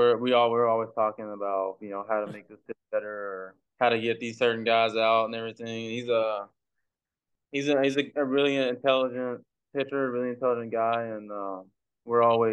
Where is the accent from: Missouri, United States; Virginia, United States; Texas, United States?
Texas, United States; Beaumont; born or raised there